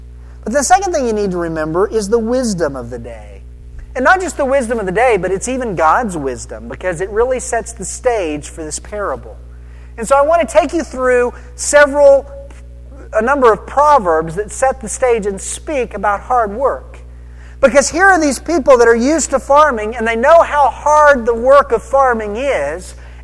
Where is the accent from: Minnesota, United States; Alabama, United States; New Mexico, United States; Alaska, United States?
New Mexico, United States; I mean, I grew up in New Mexico. I grew up with rocky, dusty mountains